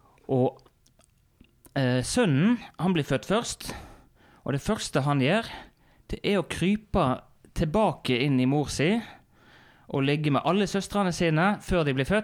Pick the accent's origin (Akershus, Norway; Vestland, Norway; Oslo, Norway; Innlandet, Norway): Vestland, Norway; Osterøy; Men jeg kommer jo opprinnelig fra Osterøy, da.